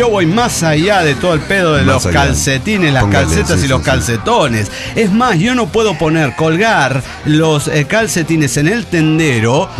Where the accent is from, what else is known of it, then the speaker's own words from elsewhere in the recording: Cali, Valle del Cauca, Colombia; born there; Cali, Colombia, mi ciudad natal